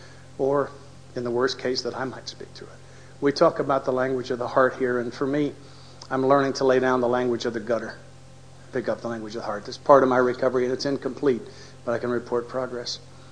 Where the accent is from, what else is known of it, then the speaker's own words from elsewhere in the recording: Nashville, Tennessee, United States; And I'm from Nashville, Tennessee.